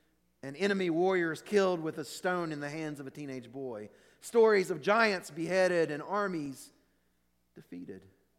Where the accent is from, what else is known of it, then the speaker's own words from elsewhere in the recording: the South, United States; I'm from the South.